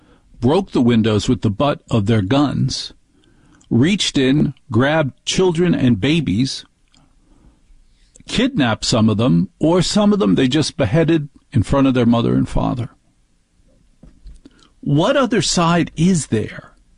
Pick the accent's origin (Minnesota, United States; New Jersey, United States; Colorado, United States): New Jersey, United States; But more importantly, as a child, growing up in New Jersey is a matriarchy.